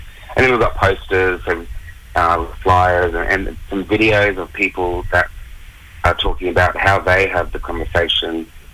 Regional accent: Alice Springs, Northern Territory, Australia; I'm Pittenjetta Yankinjetta and Puttam. I'm from Central Australia.

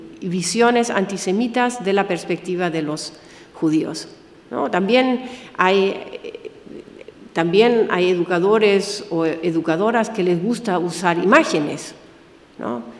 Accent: Germany; Spanish is a second language; si yo como alemana blanca privilegiada le digo a un niño que viene de un contexto

